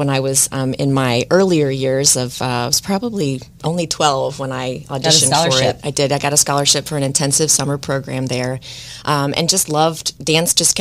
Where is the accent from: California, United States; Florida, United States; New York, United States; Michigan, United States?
Florida, United States; Jacksonville; I am originally from Jacksonville, Florida. I grew up here and went to the Bowles School, graduated, went on to Wake Forest University in North Carolina